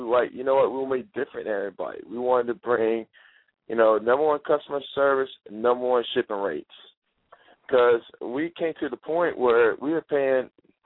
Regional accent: Florida, United States; I mean, we're from Florida, so, you know

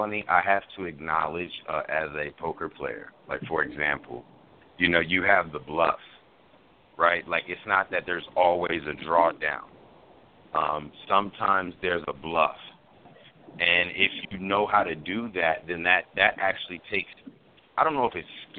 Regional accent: the South, United States; So I'm from the South. Hold on. A lot of people from the South. That's like our favorite game.

